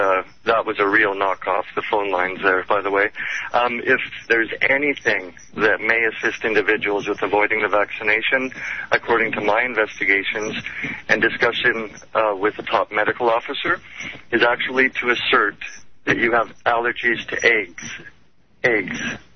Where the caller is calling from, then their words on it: Canada; I'm calling from Canada